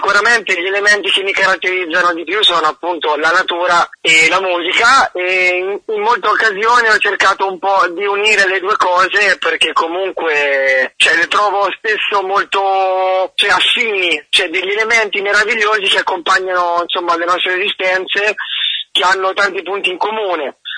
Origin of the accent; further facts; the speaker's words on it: Pergola, Marche, Italy; tutti i motivetti delle campane della mia città natale, che è Pergola, prima di parlare